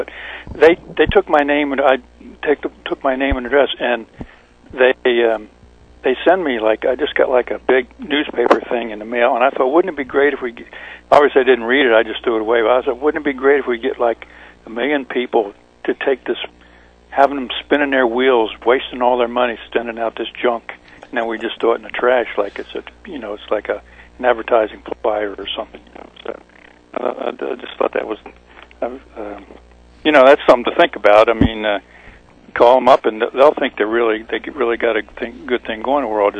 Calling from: West Virginia, United States; Yeah, I'm here in West Virginia.

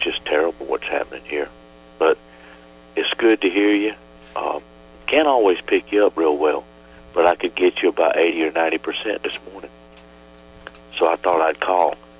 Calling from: Garner, North Carolina, United States; I'm calling from a itty bitty town called Garner outside of Raleigh in North Carolina.

